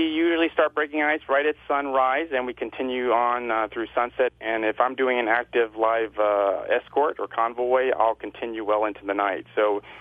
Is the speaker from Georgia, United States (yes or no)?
no; Rochester, New York, United States; Believe it or not, I grew up in Rochester, New York, and I went to school in Buffalo, University of Buffalo.